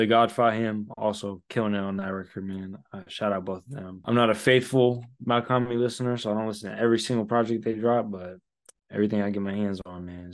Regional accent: California, United States; I just, you know, we're from the Bay Area, so we're very accustomed to that kind of music.

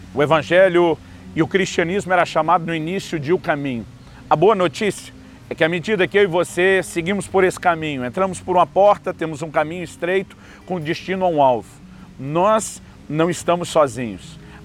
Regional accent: Campinas, São Paulo, Brazil; Estou hoje na cidade de Campinas, cidade onde me criei, no Parque da Lagoa do Taquaral, cartão postal da cidade

